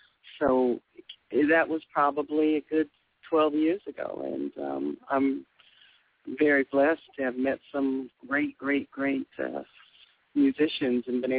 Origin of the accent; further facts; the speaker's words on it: Chicago, Illinois, United States; I did. I grew up on the Chicago South Side.